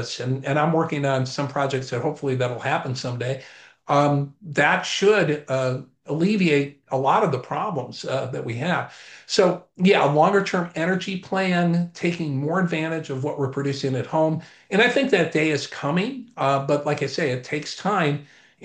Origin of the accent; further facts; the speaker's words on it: Chicago, Illinois, United States; God rest his soul, John Coleman. I'm from Chicago.